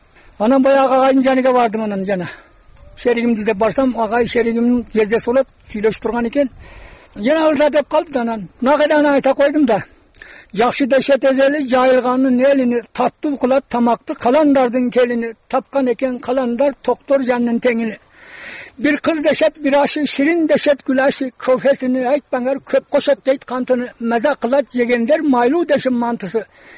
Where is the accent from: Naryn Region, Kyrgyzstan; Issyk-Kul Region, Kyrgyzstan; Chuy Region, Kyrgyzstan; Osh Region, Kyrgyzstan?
Osh Region, Kyrgyzstan; Kara-Suu; also born or lived in Fergana; Өзүм ушул мына ушул Саргенже айылында жайлоодо туулганмын. Карасуу деген жерде туулупмун 41 жылы. Фронт жылдары туулуп, ушул жерде чоңоюп, 11 жашымдан кийин атам өлүп, Ферганада чоңойдум.